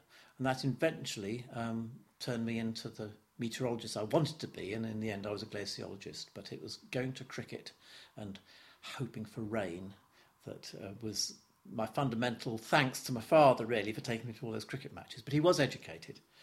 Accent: Southgate, London, United Kingdom; born there; I was born on the 27th of October 1942, and I was born in Southgate in London.

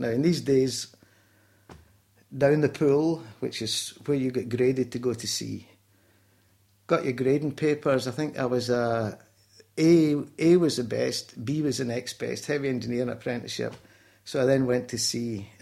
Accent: Glasgow, Scotland, United Kingdom; born there; I was born in Glasgow, Springburn, which was a working class area in the north side of the city, and that was in November 16th, 1944.

